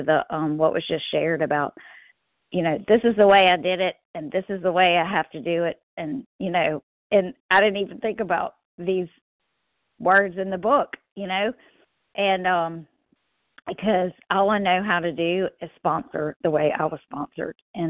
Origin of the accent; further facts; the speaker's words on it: Louisiana, United States; I'm from Louisiana.